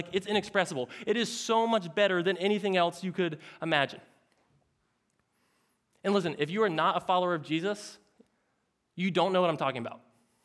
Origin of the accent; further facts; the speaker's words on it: Philadelphia, Pennsylvania, United States; I grew up in Philadelphia on the banks of the Delaware River.